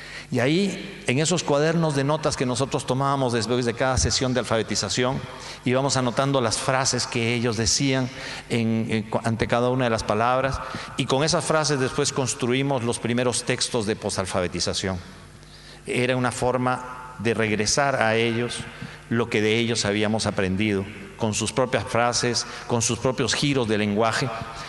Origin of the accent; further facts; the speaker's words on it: Peru; cuando yo empecé a trabajar como alfabetizador en mi país de origen, en el Perú